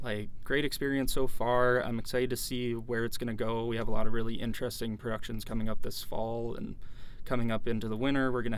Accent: Eau Claire, Wisconsin, United States; I'm from Eau Claire, Wisconsin, originally. It's about an hour and a half east of the cities.

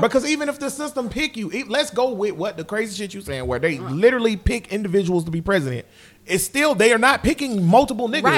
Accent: Daytona Beach, Florida, United States; Daytona, that's right. Daytona. We're from Daytona.

